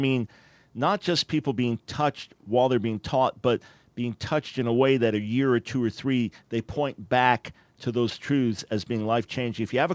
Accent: Long Island, New York, United States; We're both from Long Island.

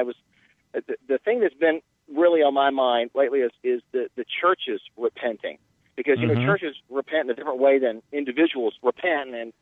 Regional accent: Austin, Texas, United States; and I'm from Austin. I've got a church there. I'm one of the pastors at Burnett Bible Church in Burnett, Texas, outside of Austin, about 40 miles.

